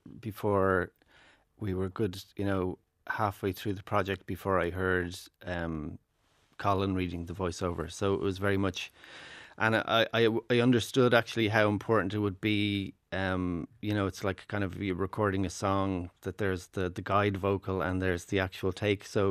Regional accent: Dublin, Leinster, Ireland; first language Irish; as an Irish speaker growing up in Dublin from earliest times

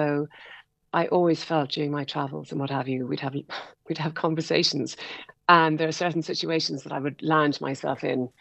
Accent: Dublin, Leinster, Ireland; So we grew up in Dublin.

